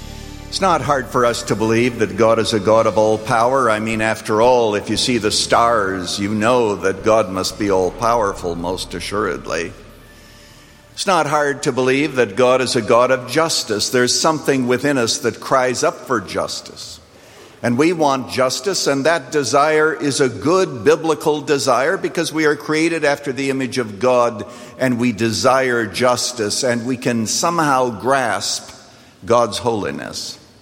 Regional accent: Canada; As a boy out on the farm growing up in Canada

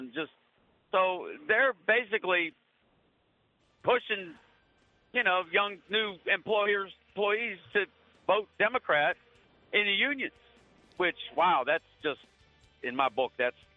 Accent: Pittsburgh, Pennsylvania, United States; I'm originally from Pittsburgh area, and I was talking to my grandson. I'm in Virginia, actually driving trucks

